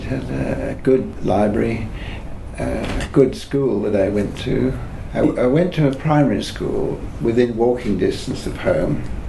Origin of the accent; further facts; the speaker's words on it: Manchester, North West England, United Kingdom; I was born and bred in Manchester, in the grim northwest of England